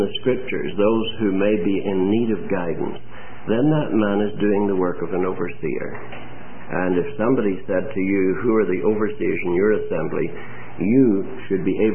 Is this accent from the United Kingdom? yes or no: yes; United Kingdom; I, as a British subject, could have gone back to Britain if I had got a sufficiently high rating to travel on a troop ship.